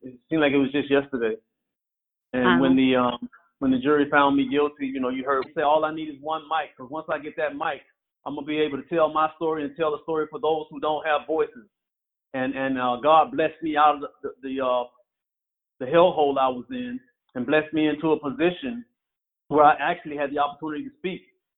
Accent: Florida, United States; Since I'm from Florida, I'm saying Gatorade.

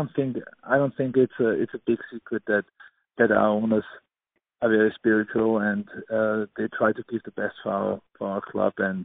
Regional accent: Austria; Well, I grew up in Austria, so my first choice was definitely Austrian teams.

